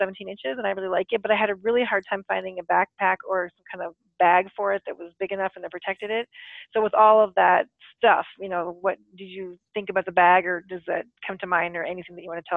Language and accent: English; Anchorage, Alaska, United States; I'm originally from Anchorage, Alaska. So I usually go up there a couple times a year.